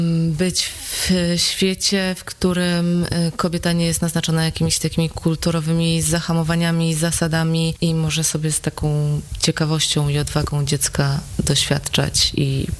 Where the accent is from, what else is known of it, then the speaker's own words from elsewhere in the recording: Masovian Voivodeship, Poland; bo ja jestem ze wsi, pod Warszawą, ale ze wsi